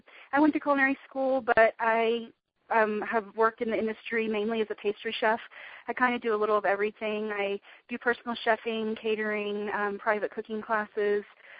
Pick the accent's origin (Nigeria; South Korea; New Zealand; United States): United States; the South; I grew up in the South, and my dad's family's Southern, and my mom's family's Italian